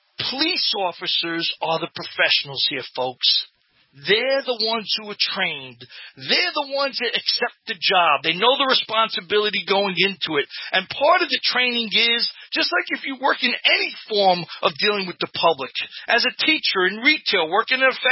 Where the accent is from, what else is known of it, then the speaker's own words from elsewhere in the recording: Brooklyn, New York, United States; growing up in East Flatbush, Brooklyn, you know, in an economically depressed area.